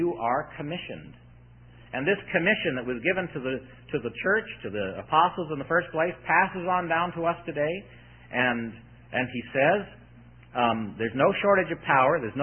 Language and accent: English; St. Catharines, Ontario, Canada; When we grew up in St. Catharines, we knew that the wires in our house were connected to Niagara Falls.